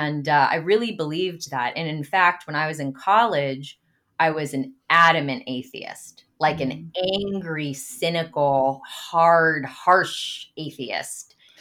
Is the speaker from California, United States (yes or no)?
yes; Santa Monica, California, United States; So I grew up in Santa Monica, California. I grew up with two very loving secular parents. We really didn't have any religion in the home.